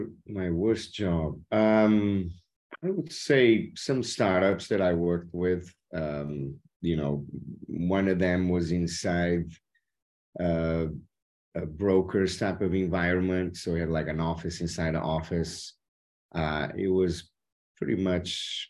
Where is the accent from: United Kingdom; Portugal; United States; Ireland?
Portugal; Northern Portugal; I mean, you know, I'm from Northern Portugal.